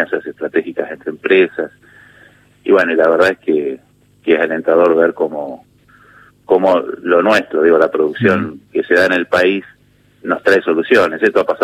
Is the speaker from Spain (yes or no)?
no; Argentina; Ya somos todos los argentinos